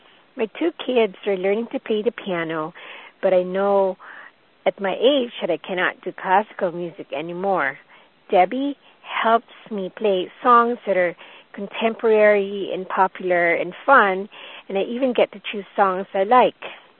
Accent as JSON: {"language": "English", "town": "Lexington", "region": "Massachusetts", "country": "United States", "said": "from Lexington, Massachusetts."}